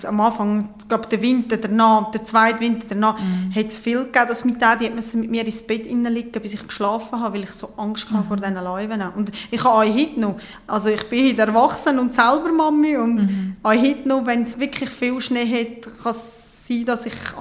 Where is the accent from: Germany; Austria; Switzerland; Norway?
Switzerland; Bristen, Uri; Also ich bin in Pristen im Kanton Uri aufgewachsen, auf dem Hof, wo ich jetzt noch wohne.